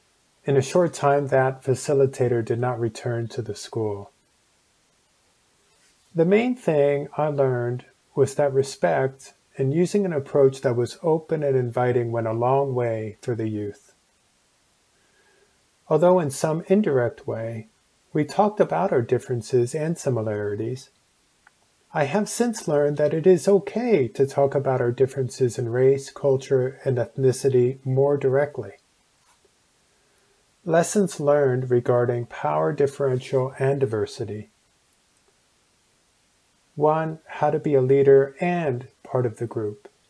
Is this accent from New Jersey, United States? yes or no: yes; Chatham, New Jersey, United States; I was raised in Chatham, New Jersey, a very different culture and setting.